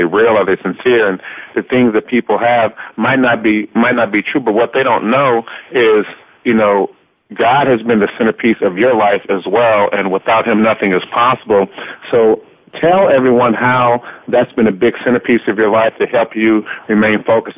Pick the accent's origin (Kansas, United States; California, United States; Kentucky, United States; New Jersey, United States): California, United States; Los Angeles; I signed with the LA Lakers right after the draft day, my hometown team